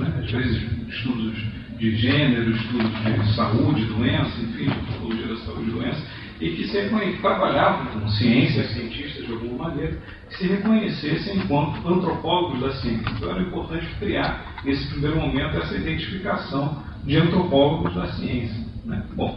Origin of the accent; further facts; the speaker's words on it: Rio de Janeiro, Brazil; Fui formado na UFRJ, aqui no Rio, sou carioca, mas já há 4 anos eu dou aula na UNB